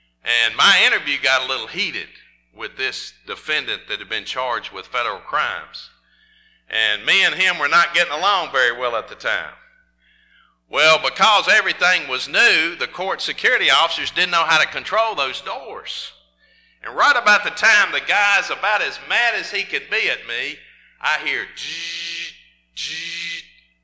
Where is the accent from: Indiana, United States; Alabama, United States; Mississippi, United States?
Mississippi, United States; Oxford; I was trying to stay in Oxford. I didn't want to leave my hometown.